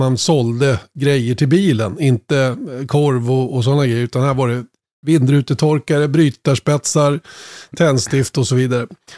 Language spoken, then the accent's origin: Swedish; Uppsala, Uppsala County, Sweden; Jag hamnade ute vid flygflottiljen i Uppsala. Min pappa byggde hus där 1962 och... Så vi bodde där under de första 12-13 åren ungefär. Sen gick jag i skolan där om norra ändan av Uppsala.